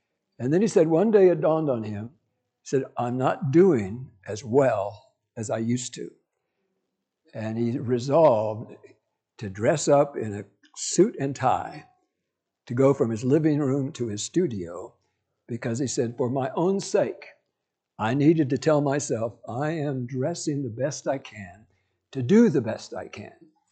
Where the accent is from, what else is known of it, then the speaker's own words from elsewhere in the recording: Kansas, United States; I grew up in Kansas, and Kansas back then thought Californians were of the devil because they did mixed swimming.